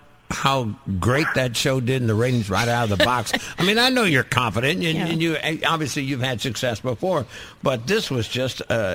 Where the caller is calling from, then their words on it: Avon, Alabama, United States; I'm calling you from Avon, Alabama. I'm at the Banana Hut here tonight.